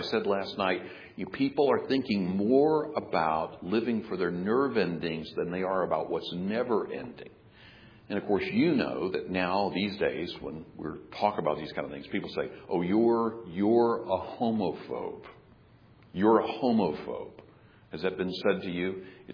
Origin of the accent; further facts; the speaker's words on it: Pensacola, Florida, United States; Look, I grew up in Pensacola, Florida. I grew up on the beach.